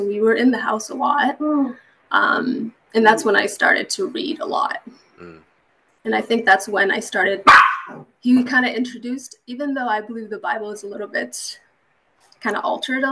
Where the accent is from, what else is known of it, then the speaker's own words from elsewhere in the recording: Windsor, Ontario, Canada; I'm from Windsor, Ontario, Canada. So quite a few miles away from you guys.